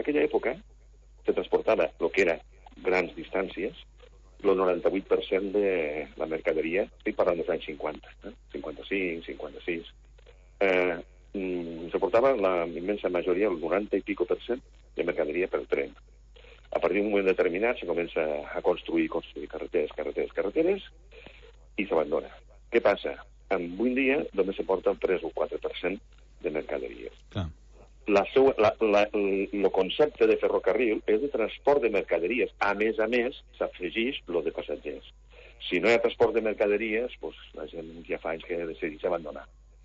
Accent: Móra la Nova, Catalonia, Spain; Jo soc de Móra la Nova.

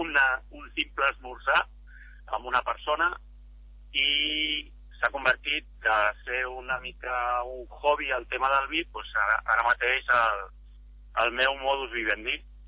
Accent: Catalonia, Spain; som tots catalans

